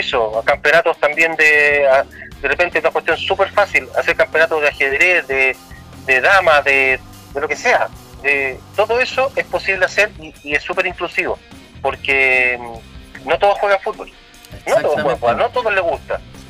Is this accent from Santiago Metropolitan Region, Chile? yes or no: yes; Cerrillos, Santiago Metropolitan Region, Chile; mira, mi mamá, yo soy de Cerrillo